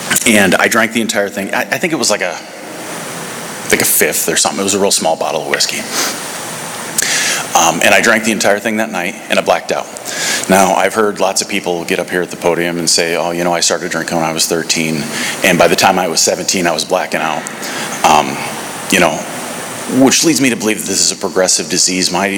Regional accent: South Dakota, United States; also born or lived in Minnesota; So I was born in Minnesota. I grew up in South Dakota, a real rural town, 15,000 people.

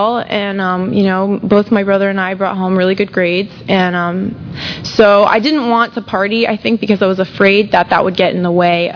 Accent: Tampa, Florida, United States; I grew up here in Tampa. I'm a Tampa native, born and raised, lived here my whole life.

